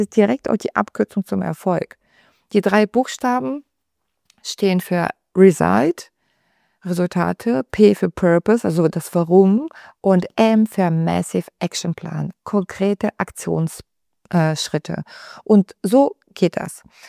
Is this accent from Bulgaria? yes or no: yes; Bulgaria; Ich bin Bulgarin.